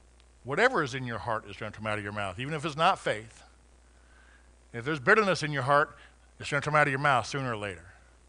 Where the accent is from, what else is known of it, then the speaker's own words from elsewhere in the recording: Colorado, United States; We were blessed growing up, Laura and I, growing up on the Front Range of Colorado, in Colorado, where we could see the beautiful Rocky Mountains every day you walk out.